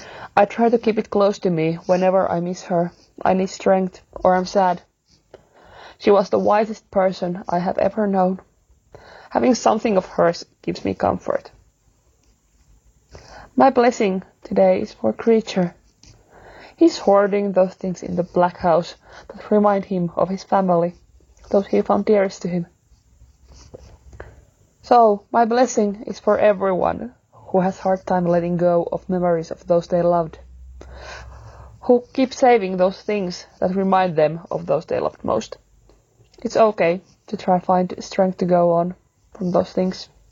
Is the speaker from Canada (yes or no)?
no; Finland; English is a second language; and I'm from Finland, and I just binge-listened all the episodes in a matter of 2 weeks or so.